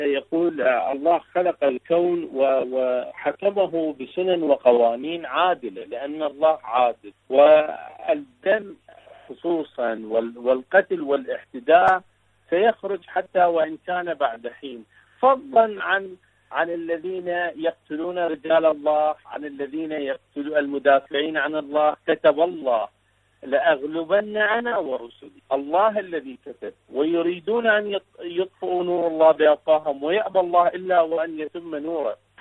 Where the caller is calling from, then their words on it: Iraq; من العراق، شكرا جزيلا لكم